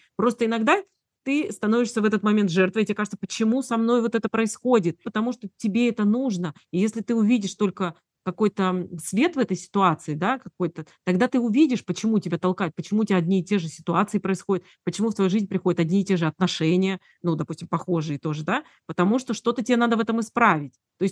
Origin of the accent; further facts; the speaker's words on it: Abkhazia, Georgia; Особенно я родом из Абхазии, ты знаешь, потому что ты тоже часть моей семьи.